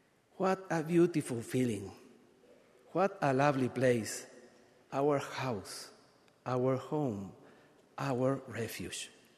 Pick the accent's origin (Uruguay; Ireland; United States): Uruguay; Minas, Lavalleja; English is a second language; cold during the winter in my hometown of Minas, Uruguay.